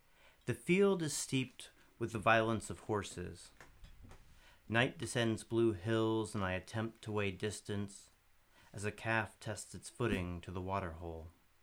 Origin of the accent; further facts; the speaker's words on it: Kentucky, United States; Growing up in Kentucky, you become self-conscious of how many horses you have in your poems.